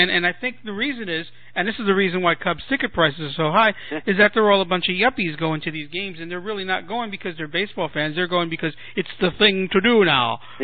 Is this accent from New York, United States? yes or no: yes; Brooklyn, New York, United States; I mean, I grew up in Brooklyn, and we used to go to Shea Stadium. We were National League neighborhood, you know.